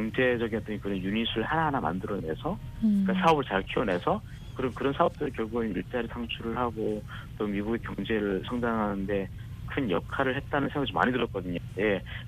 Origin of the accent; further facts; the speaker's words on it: North Korea; moved away; 제가 그 북한 출신 북한 탈북자 청년으로서